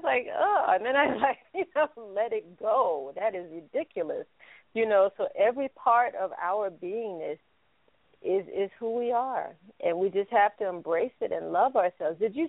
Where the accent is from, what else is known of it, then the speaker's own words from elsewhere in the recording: New York, United States; I can't sound like I grew up in the Midwest when I grew up in New York.